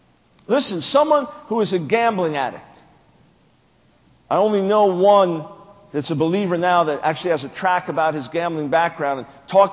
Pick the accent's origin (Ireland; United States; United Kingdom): United States; New York; I'm from New York, man. That's a different atmosphere for me.